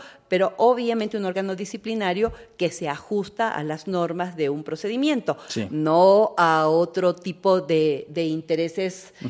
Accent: Mexico; El Estado finalmente todas las y los mexicanos somos parte del Estado

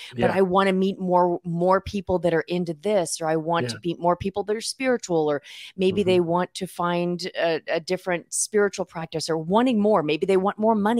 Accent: California, United States; And then I also have a younger sister, and we grew up in Southern California. And then after high school, we moved to Northern California.

